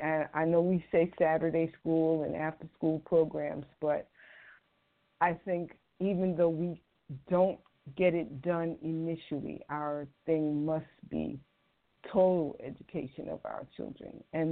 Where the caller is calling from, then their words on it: Florida, United States; I'm calling from Florida.